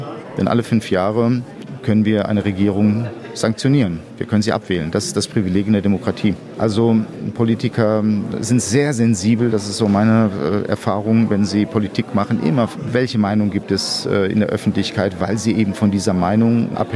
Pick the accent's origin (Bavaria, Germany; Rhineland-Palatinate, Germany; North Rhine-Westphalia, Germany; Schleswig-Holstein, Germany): Rhineland-Palatinate, Germany; Mainz; ich komme aus Mainz